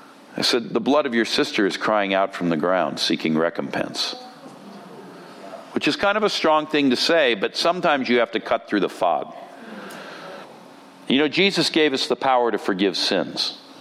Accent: United States; You see, I'm kind of loud of voice to begin with, and I'm an American.

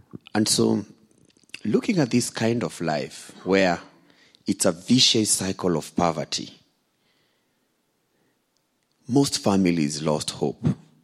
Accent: Kibera, Nairobi, Kenya; born there; So 38 years ago, I was born in Kibera

